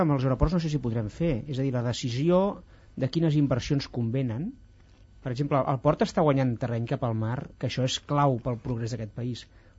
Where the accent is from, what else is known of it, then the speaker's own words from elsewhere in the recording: Catalonia, Spain; El Pla d'Urgell, el meu poble, la meva mare és del Poal, tocant a Mollerussa